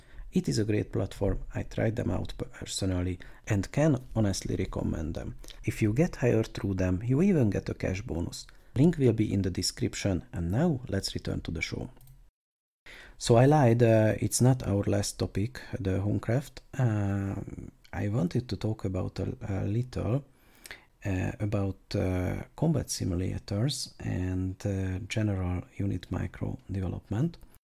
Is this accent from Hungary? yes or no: yes; Hungary; For people who don't know, I'm from Hungary.